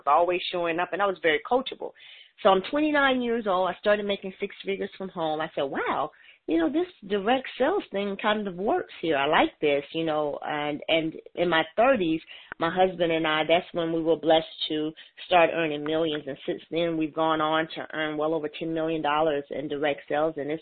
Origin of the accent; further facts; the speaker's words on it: Alabama, United States; moved away; I was living in Atlanta, Georgia at the time. I moved there from Alabama, which is where I'm originally from.